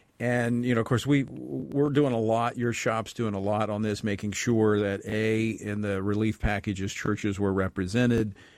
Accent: Louisiana, United States; in my hometown, you know, Louisiana, next to Mississippi, people had heard about what happened in Mississippi the week before

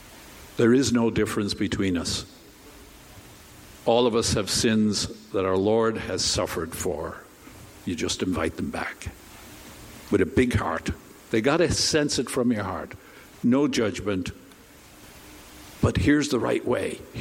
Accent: Ireland; Ireland, which is my home country, is a total mess because of lax bishops.

